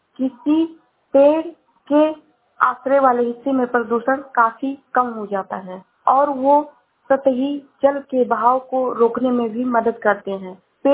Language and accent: Hindi; Shravasti, Uttar Pradesh, India; मैं जिला श्रावस्ती से हूँ।